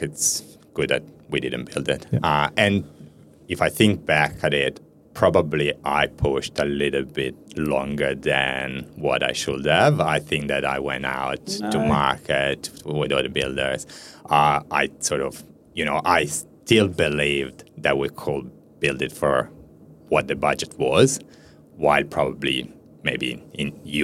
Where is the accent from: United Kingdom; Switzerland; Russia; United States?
Switzerland; Ticino; first language Italian; English is a second language; My family's from Italy, but I was born and raised in Switzerland. In the Italian part of Switzerland.